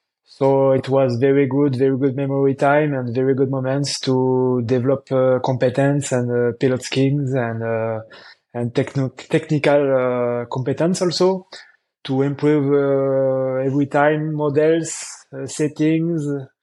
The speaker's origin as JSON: {"language": "English", "country": "France", "second_language": "English", "said": "I'm from France. I am 37 years old."}